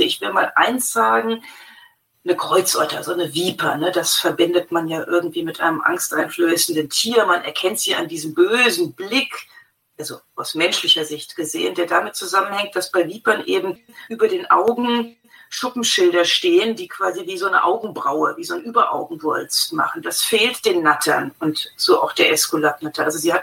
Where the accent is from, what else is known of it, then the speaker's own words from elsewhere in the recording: Hesse, Germany; bei uns in Hessen.